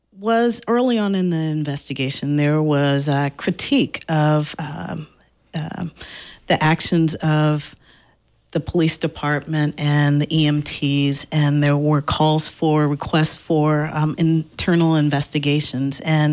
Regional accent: Los Angeles, California, United States; So I'm from Los Angeles, and I know Los Angeles and other cities have police commissions.

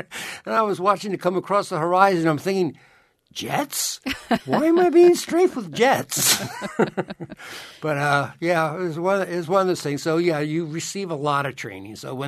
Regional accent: Pennsylvania, United States; Growing up in Pennsylvania, we always had a place at the Jersey Shore.

